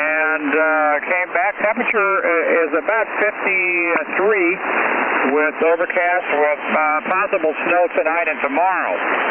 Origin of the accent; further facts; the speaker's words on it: California, United States; Oh, yeah, out of California. fellow, born and raised in California, and my wife's fault that I'm here.